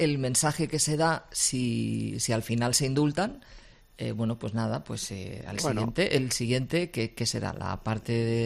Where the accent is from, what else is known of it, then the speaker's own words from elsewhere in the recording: Catalonia, Spain; now in Madrid, Spain; Porque a mí, como catalana, me causó...